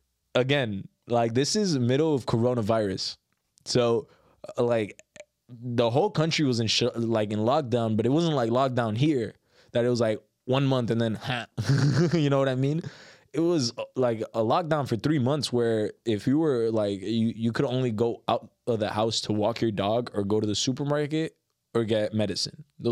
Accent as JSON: {"language": "English", "country": "United States", "tie": "born or raised there", "said": "And then I was telling him how I was raised in the United States"}